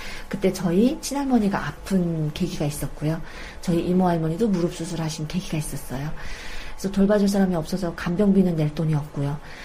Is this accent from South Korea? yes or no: no; North Korea; 북한에서 오신 저희 고향분들